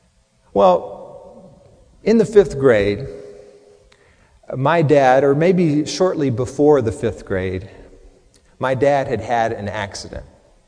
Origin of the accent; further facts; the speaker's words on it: Texas, United States; I thought, growing up in Texas, I thought, why do they name all the schools with numbers?